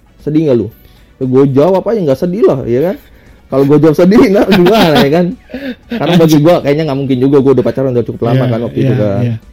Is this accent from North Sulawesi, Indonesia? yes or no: no; Bekasi, West Java, Indonesia; lu bayangin gua orang Bekasi, ya kan, enggak punya database.